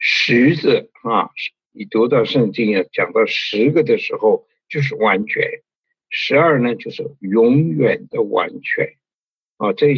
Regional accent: China; 我们中国人呢所说的衣食住行，这是我们呢最大的需要。

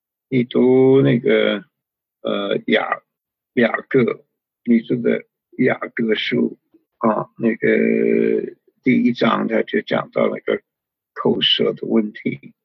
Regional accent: China; 我们中国人说啊，祸从口出啊

